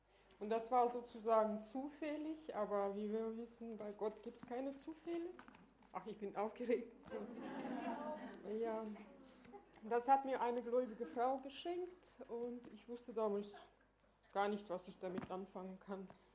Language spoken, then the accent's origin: German; Kazakhstan; moved away as an adult; now in Germany; wie ihr schon gehört habt. Ich komme aus Kasachstan. Wir sind 1995 mit meiner Familie nach Deutschland gekommen. Als sogenannte Aussiedler.